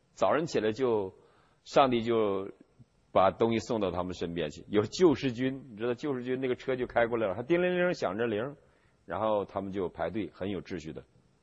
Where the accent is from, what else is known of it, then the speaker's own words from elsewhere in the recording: China; 我们中国人做事情啊，往往是会做我们手中有的能看见的那么大的事儿